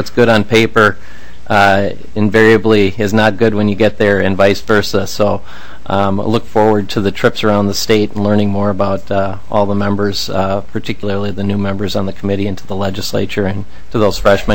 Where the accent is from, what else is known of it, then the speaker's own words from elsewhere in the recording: White Bear Lake, Minnesota, United States; I'm from White Bear Lake and was first elected in 2004